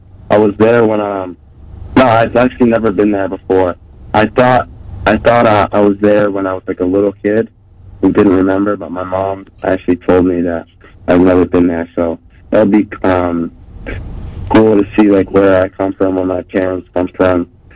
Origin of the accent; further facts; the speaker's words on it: New England, United States; Growing up in New England, I've always been a Patriots fan.